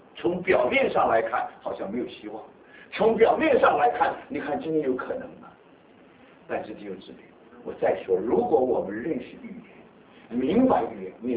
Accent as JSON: {"language": "Chinese", "country": "China", "said": "我们中国人有一句成语叫做山雨欲来风满楼"}